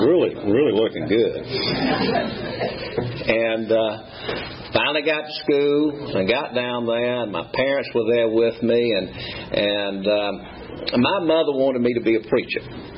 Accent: Atlanta, Georgia, United States; also born or lived in Fayette County; I'm a native Atlanta. I was born at Georgia Baptist Hospital in 1961 in the old wing. I grew up on Stewart Avenue, which is now Metropolitan Parkway

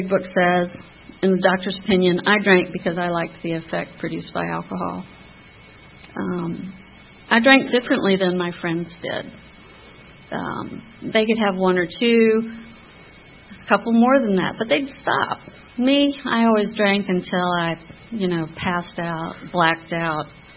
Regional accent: Birmingham, Alabama, United States; born there; I was born in Birmingham, Alabama.

